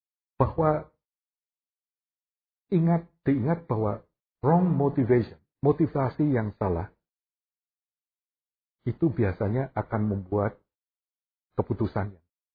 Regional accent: Semarang, Central Java, Indonesia; Saya waktu kecil di Semarang dulu selalu paling senang ke pasar di dekat Semarang

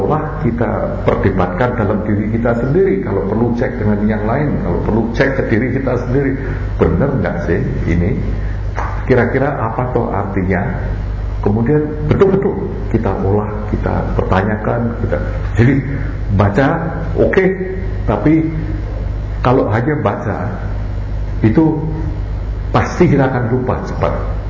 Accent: Semarang, Central Java, Indonesia; di dekat kota saya di Semarang ini juga ada upacara

